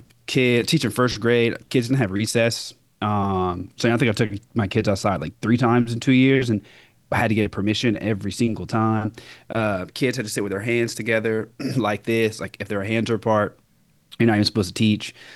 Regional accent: Augusta, Georgia, United States; now in Los Angeles, United States; I'm from Augusta, Georgia, so in the southern part of the United States.

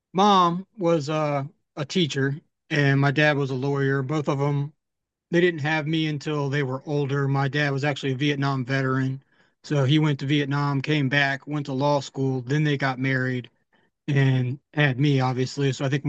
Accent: Virginia Beach, Virginia, United States; also born or lived in Portsmouth; I'm from Virginia Beach. Actually, I was born in Portsmouth, but I've lived in Virginia Beach my whole life.

